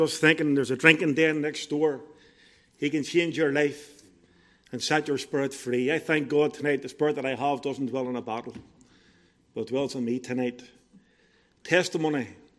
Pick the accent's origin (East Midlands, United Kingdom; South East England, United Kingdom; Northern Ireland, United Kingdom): Northern Ireland, United Kingdom; Belfast; I was brought up in East Belfast, just the lower Woodstock Road.